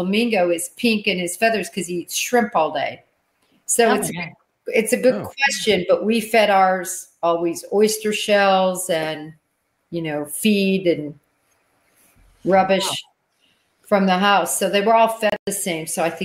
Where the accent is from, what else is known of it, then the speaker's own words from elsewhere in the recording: United States; But I'm from Nebraska, Kansas, so that's just one of, I think, our